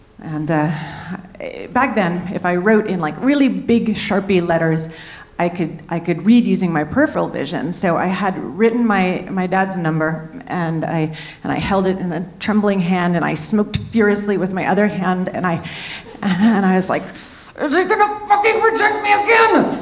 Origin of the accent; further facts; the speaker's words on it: San Francisco, California, United States; And I grew up in San Francisco with my mother.